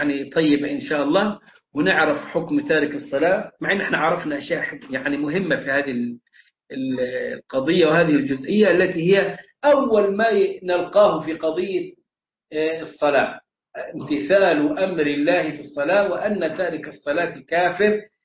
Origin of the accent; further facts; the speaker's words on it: Egypt; وتبقى من الواحده للثانيه في توقيت بلدنا مصر حفظها الله